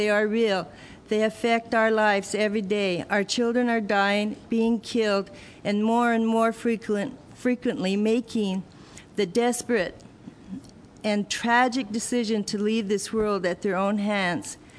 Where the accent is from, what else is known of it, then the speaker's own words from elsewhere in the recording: Pine Ridge, South Dakota, United States; from born and raised in Pine Ridge, South Dakota.